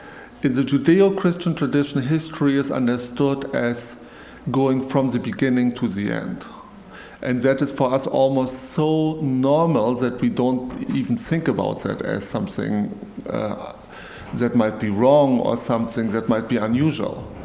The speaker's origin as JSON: {"language": "English", "country": "Germany", "said": "Originally, I'm from Germany."}